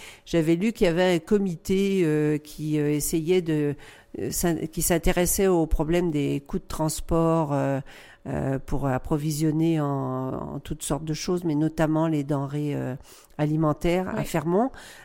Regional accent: France; moved away as an adult; now in Canada; je suis venue de France il y a 34 ans. Maintenant, je vis au Québec.

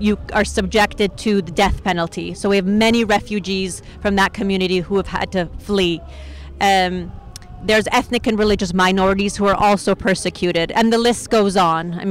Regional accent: Canada; also born or lived in Iran; I was born in Iran. We fled when I was one because of the revolution that happened in 1979. My father was imprisoned and tortured by the Revolutionary Guards. So that's why we came to Canada.

